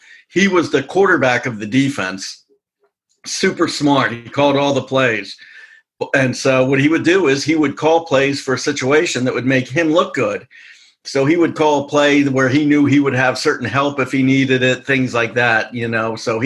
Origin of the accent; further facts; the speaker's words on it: Baltimore, Maryland, United States; I'm an author from Baltimore, Maryland